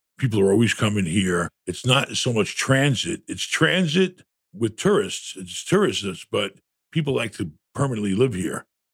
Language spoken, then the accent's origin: English; New York City, New York, United States; I grew up in New York. I grew up block off Broadway.